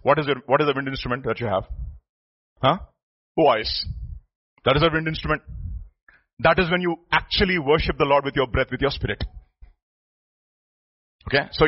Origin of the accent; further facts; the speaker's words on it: Visakhapatnam, Andhra Pradesh, India; English is a second language; I'm from Visakhapatnam. You know, but that is my native place. I'm from that land.